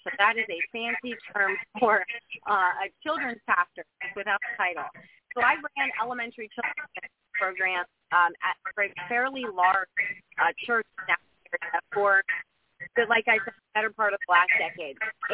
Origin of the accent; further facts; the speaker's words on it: Florida, United States; first of all, I'm a Florida native. I'm a deeply rooted one at that, and I grew up in Lee County.